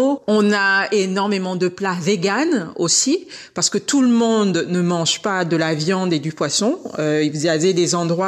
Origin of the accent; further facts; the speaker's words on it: Gabon; moi, je suis du Gabon